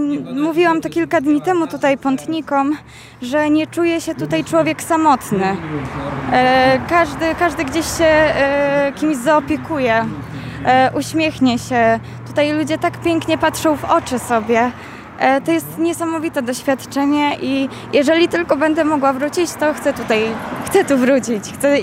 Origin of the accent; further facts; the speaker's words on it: Mrągowo, Warmian-Masurian Voivodeship, Poland; also born or lived in Spychowo; Ja jestem z Mrągowa, chociaż w Spychowie pierwsze lata spędziłam swojego życia.